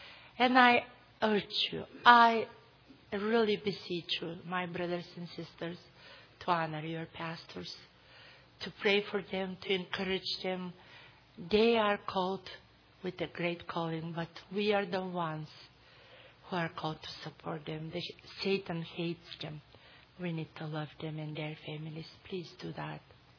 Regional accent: Bulgaria; I grew up in Bulgaria. I grew up persecuted.

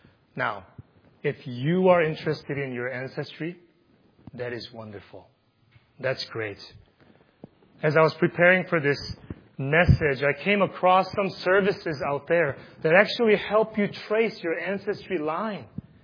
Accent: South Korea; Even when I came from South Korea, genealogy used to be a much more important, but now it is not the case.

